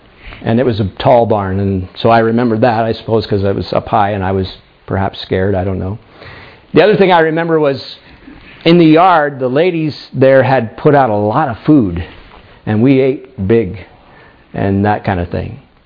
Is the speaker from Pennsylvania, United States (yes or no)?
yes; Pennsylvania, United States; now in Canada; I grew up in the United States, in the state of Pennsylvania, which if you are at all familiar with the geography, Pennsylvania, of course, is in the east